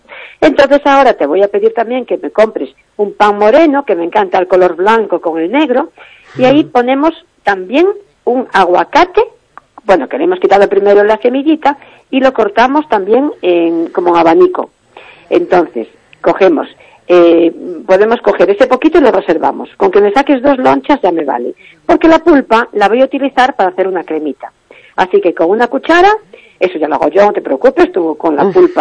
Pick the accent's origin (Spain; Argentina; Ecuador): Spain; Galicia; nosotros somos gallegas.